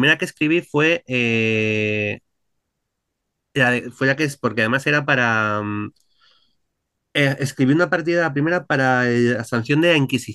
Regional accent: Alcalá de Henares, Community of Madrid, Spain; Yo soy de Alcalá, vivo aquí

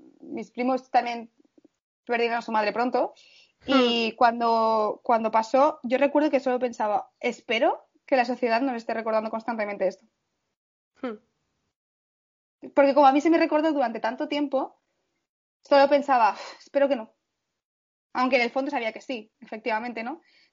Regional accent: Valencia, Valencian Community, Spain; bueno, nosotros somos de Valencia, entonces tenemos las Fallas

